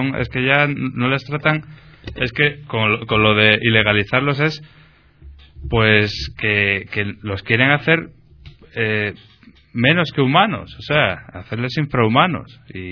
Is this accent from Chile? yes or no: no; Asturias, Spain; now in Canary Islands, Spain; como yo, por ejemplo, que soy asturiano, me fui a buscar la vida a Canarias.